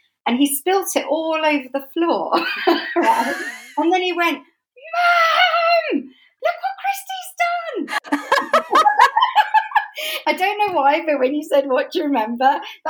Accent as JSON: {"language": "English", "region": "London", "country": "United Kingdom", "tie": "born or raised there", "said": "I grew up in North London. I was born in Islington. At first my parents, because they were refugees, they lived in a flat in Islington with my grandmother and my auntie and my uncle."}